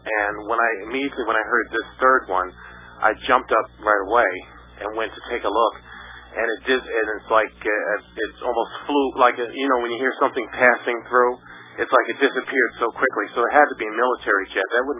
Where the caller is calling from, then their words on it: New York, United States; Because I'm calling from the New York area.